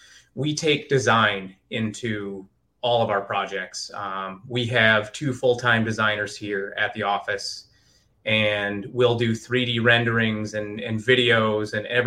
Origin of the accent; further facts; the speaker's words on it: Minneapolis, Minnesota, United States; I grew up in Minneapolis and my beginnings in the industry was in Minnesota.